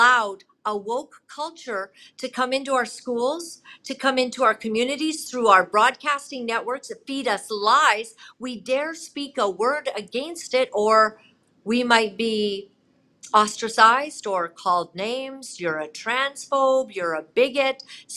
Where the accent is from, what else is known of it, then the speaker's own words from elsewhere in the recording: Canada; And I come to you as a Canadian who always voted conservative.